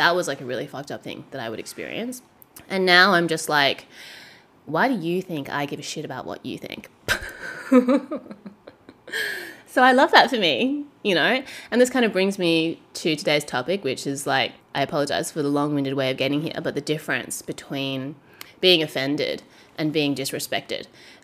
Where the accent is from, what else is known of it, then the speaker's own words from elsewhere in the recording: Australia; born there; I'm from Australia, like, I was born here.